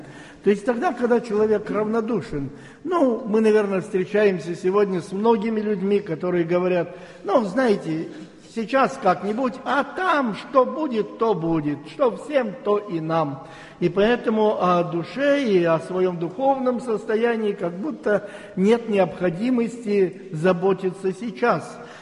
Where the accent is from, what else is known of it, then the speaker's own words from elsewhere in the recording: Russia; я говорю, я россиянин, и там я ничем не обладаю, в России абсолютно.